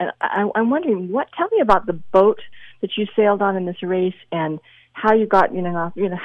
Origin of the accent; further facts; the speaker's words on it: San Francisco, California, United States; No, I am actually from San Francisco, but of course I have relatives all across the United States